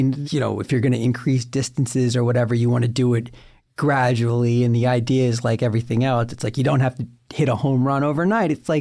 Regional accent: New York, United States; I did it the New York Marathon in 2018, and I'm from New York originally.

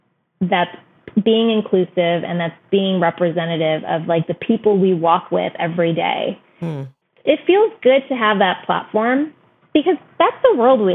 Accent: United States; like we were raised in America where we did learn about Christmas.

